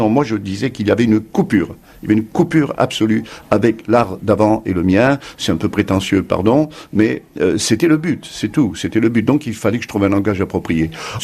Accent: Nice, Provence-Alpes-Côte d'Azur, France; accent: Midi; je suis parti aux États-Unis à l'âge de 24 ans. La deuxième, c'est que j'arrivais de Nice, un peu provincial, et que lorsque j'étais à Paris, avec mon accent du Midi

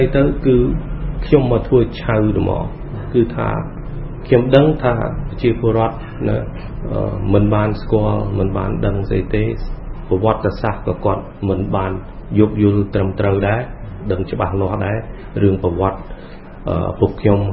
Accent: Phnom Penh, Cambodia; born there; ខ្ញុំកើតនៅភ្នំពេញ

